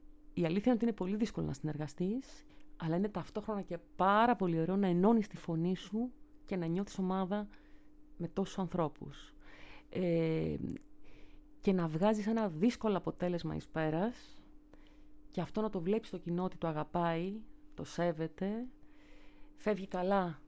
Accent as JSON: {"language": "Greek", "town": "Larissa", "region": "Thessaly", "country": "Greece", "tie": "born or raised there", "said": "τραγουδούσα σε χοροδία στη Λάρισα, σολιστικά κάποια πράγματα στην πόλη μου"}